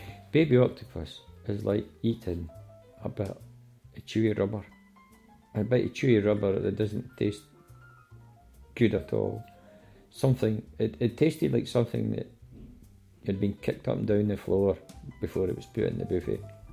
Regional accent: Scotland, United Kingdom; And of course, being a Scot, I like a whiskey.

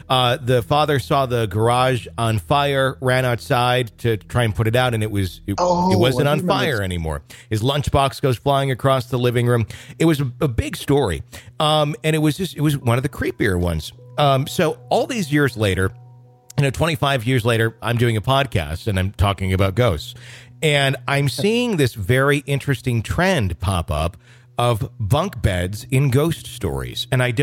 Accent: Wisconsin, United States; I grew up in Wisconsin, and this town was like 20 miles down the road.

